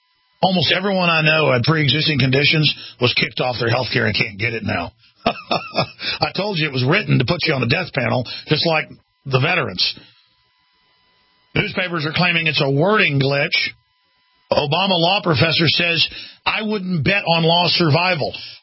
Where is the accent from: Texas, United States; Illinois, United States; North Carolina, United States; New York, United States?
Texas, United States; As a Texan, I'm not somebody who's been exposed to a lot of this.